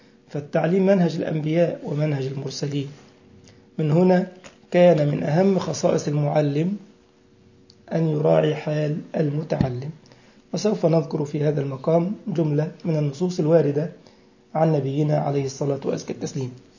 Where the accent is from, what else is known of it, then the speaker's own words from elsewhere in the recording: Egypt; يعني أوتوبيس صغير كده عندنا في مصر